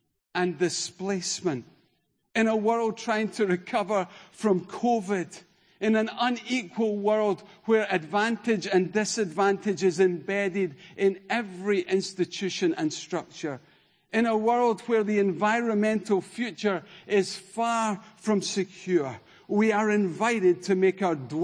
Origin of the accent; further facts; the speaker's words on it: Denny, Scotland, United Kingdom; now in Kirkintilloch, United Kingdom; Well, a little village called Denny. Today? Kirkintilloch. Generally? Scotland.